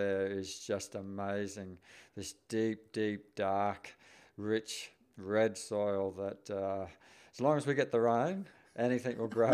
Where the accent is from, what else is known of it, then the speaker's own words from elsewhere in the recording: Toowoomba, Queensland, Australia; also born or lived in Inverell, Australia; Yep, born and bred in Toowoomba. Yeah, proud Toowoomba boy. Haven't lived there for a long time, but grew up there up until I was 18 years of age. And I guess except for 5 years that we spent in Inverell in New South Wales